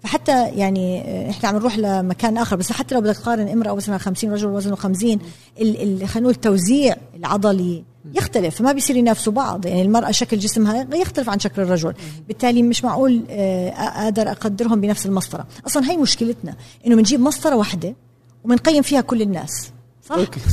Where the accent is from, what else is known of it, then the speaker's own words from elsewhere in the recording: Jordan; انا تربيت في الاردن بالسبعينات والثمانينات في عائله، احنا كنا 8 بنات وانا اكبر وحده